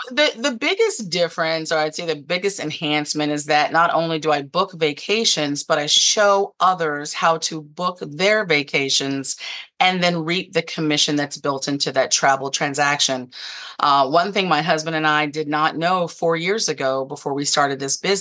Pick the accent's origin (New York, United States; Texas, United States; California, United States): Texas, United States; Denton; I am originally from Denton, Texas.